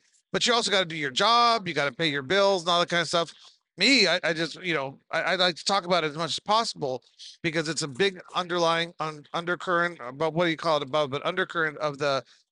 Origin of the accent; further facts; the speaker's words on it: United States; you know, and I'm an American. I believe in free enterprise.